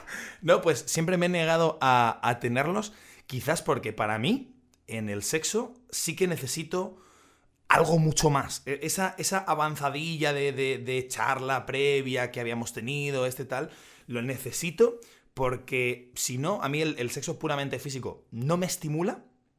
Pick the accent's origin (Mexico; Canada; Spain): Spain; los primeros acercamientos que muchas chicas hacen hacia ti como español es, por algún motivo, baila conmigo